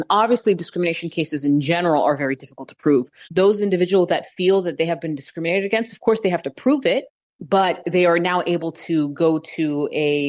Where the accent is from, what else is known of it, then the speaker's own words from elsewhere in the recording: United States; I'm an American born and raised.